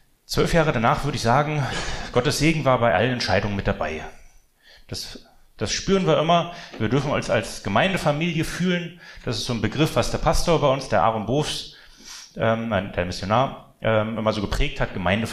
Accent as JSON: {"language": "German", "region": "Berlin", "country": "Germany", "tie": "born or raised there", "said": "ich bin Berliner, ich bin in Wedding aufgewachsen"}